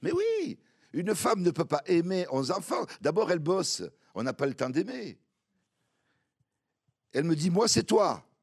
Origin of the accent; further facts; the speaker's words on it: Algeria; moi, je suis algérien, il me faut un peu plus que ça.